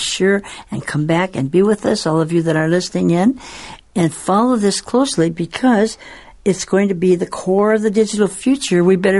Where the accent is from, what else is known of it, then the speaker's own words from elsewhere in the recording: Seattle, Washington, United States; Well, kind of, you know, since I'm from Seattle, I kind of have to give Amazon a little push.